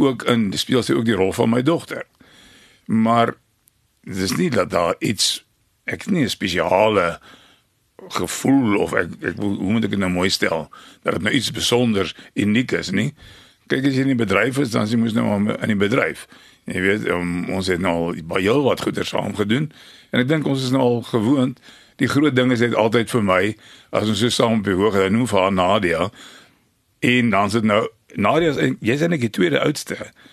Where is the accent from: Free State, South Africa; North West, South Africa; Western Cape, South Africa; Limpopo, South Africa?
Free State, South Africa; Ek het in die Vrystaat groot geword op 'n plaas en in die platteland